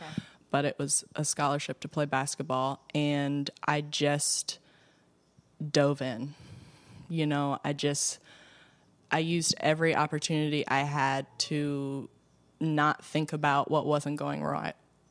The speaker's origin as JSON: {"language": "English", "town": "Baltimore", "region": "Maryland", "country": "United States", "tie": "born or raised there", "said": "Anyway, I grew up in West Baltimore."}